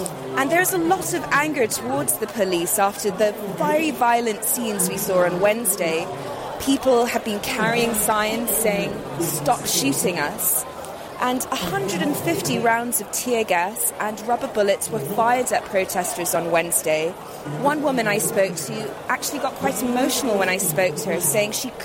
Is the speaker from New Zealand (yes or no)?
no; Hong Kong; born there; I was born in Hong Kong, and I have never seen protests of this scale.